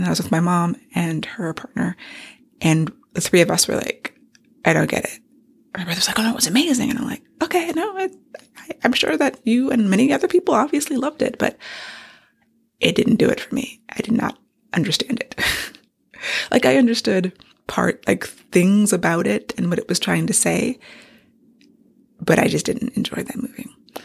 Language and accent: English; United States; I'm American. I'm nothing else. Like, grew up here. I don't have any immigrants in my family. I'm just from here.